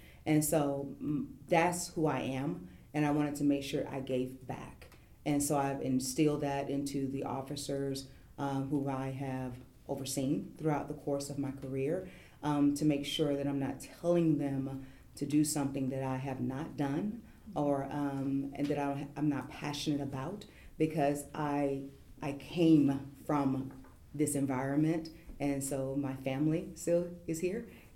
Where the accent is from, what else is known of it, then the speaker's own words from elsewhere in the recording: Atlanta, Georgia, United States; I grew up in Atlanta and I have a passion for my environment. I'm a product of Atlanta.